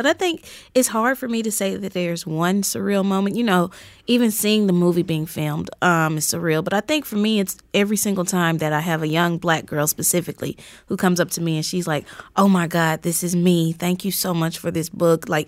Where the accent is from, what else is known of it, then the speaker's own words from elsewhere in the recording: Mississippi, United States; as a young black girl growing up in Mississippi, I grew up hearing about Emmett Till.